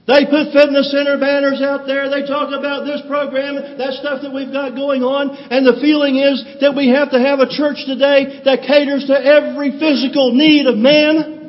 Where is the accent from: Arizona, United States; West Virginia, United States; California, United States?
West Virginia, United States; I grew up in West Virginia. As a little boy, you know, we didn't have cable TV.